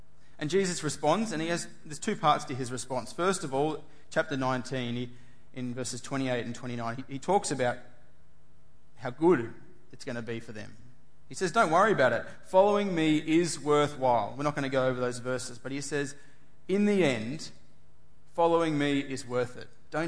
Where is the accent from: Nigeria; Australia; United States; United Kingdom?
Australia; New South Wales; I'm from New South Wales, for those who don't know me.